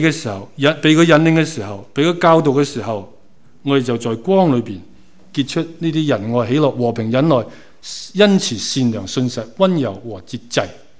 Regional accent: China; 所以呢，我们中国人传福音其实好多对象的

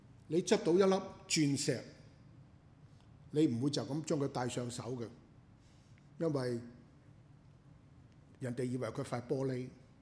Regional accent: China; 我哋中國人都有呢句説話嘅喎

